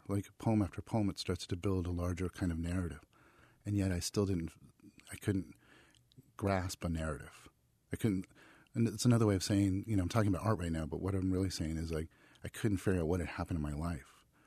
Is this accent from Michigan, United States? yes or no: no; California, United States; which is great for me because I come from the Central Valley where there's also a very strong literary scene in California.